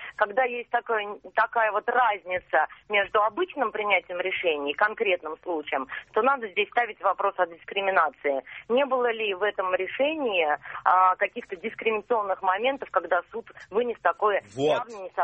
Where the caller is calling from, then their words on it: Kazan, Tatarstan, Russia; я из Казани звоню, и я адвокат по профессии